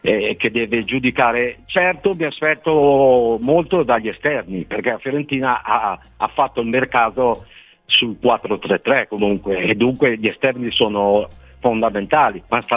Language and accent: Italian; Veneto, Italy; born there; now in Florence, Italy; mi piace ricordare che sono nato in provincia di Venezia, ma ormai io sono qui da 35 anni, io sono ormai fiorentino adottato